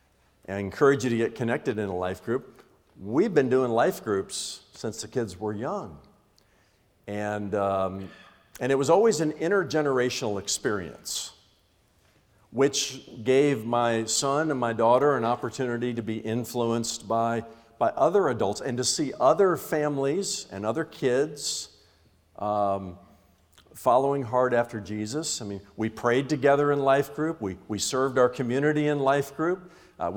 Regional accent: Indiana, United States; I remember when I was growing up in Indiana, some of my best memories are of holidays and family vacations I spent with extended family.

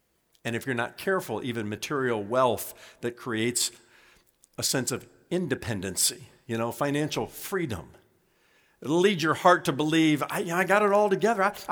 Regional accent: Indiana, United States; When I was a young boy growing up in Indiana … were friends with the Palmers. The Palmers lived in our neighborhood.

